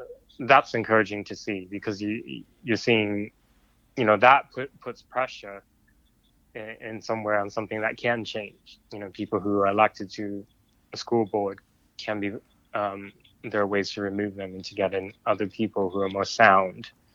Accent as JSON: {"language": "English", "town": "Portland", "region": "Oregon", "country": "United States", "tie": "born there", "said": "I was born in Portland, Oregon, by two parents who are were political refugees from South Vietnam."}